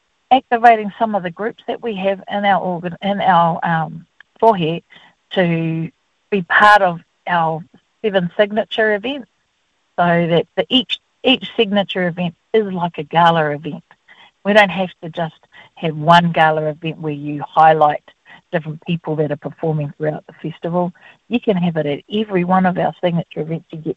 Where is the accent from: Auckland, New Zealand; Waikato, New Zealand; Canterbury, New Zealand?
Waikato, New Zealand; I'm from Waikato.